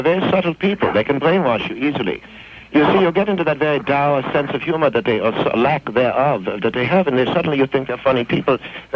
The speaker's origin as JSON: {"language": "English", "country": "Germany", "said": "I'm from Germany myself."}